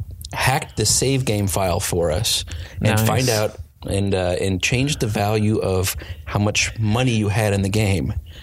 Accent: Illinois, United States; Suburban Chicago.

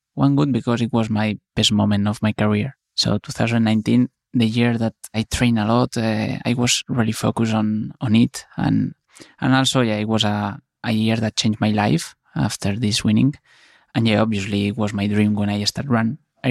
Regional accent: Barcelona, Catalonia, Spain; So I'm from Barcelona. My team is Football Club Barcelona.

